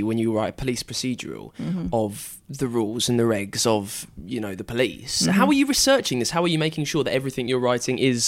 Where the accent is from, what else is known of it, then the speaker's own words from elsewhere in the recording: United Kingdom; I'm British, you see.